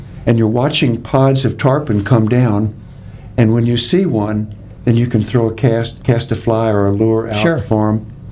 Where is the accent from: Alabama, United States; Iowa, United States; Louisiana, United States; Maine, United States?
Alabama, United States; Mobile; Well, as you mentioned earlier, I'm from Mobile, Alabama.